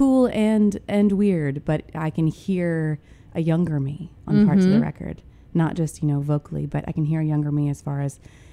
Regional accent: Millington, Tennessee, United States; also born or lived in Nashville; I was born and raised here in Millington, lived away for many years and moved back here

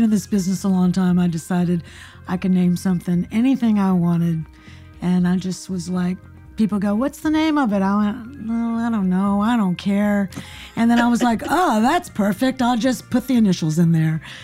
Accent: Memphis, Tennessee, United States; also born or lived in New York; But I'm from Memphis, lived in New York in the 80s.

